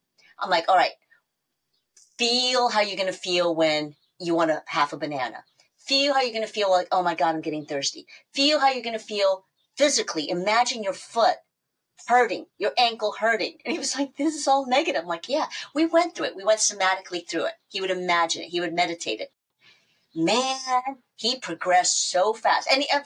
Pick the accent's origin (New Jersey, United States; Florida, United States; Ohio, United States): Florida, United States; Tampa; also born or lived in New York; now in Los Angeles, United States; I grew up around Tampa in the suburbs. So I was really delighted to find out about that. And we're both from New York originally.